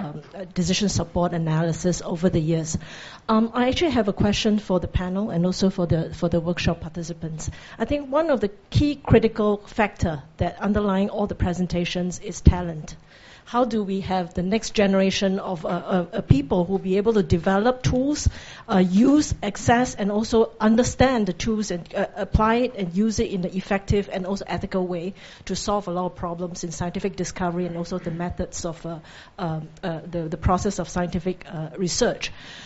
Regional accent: Singapore; from Singapore.

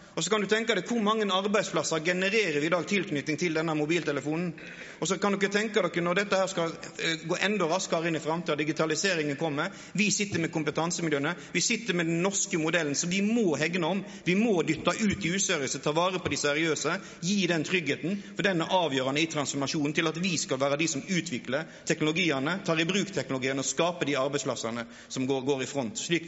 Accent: Odda, Vestland, Norway; jeg kommer fra industristedet Odda. Når jeg vokste opp inn I Hardangerfjorden, så var Sørfjorden verdens mest forurenset fjordvann.

